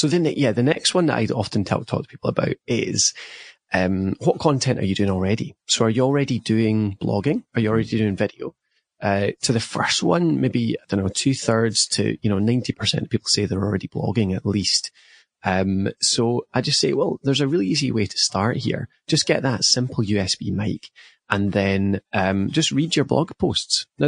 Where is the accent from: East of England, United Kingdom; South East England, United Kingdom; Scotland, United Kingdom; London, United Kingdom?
Scotland, United Kingdom; now in United States; I'm a Scotsman in America